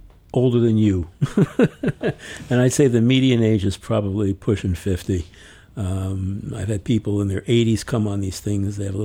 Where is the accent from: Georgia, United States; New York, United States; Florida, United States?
New York, United States; I grew up in New York. I was out of New York for 14 years. I came back in the 70s at the low point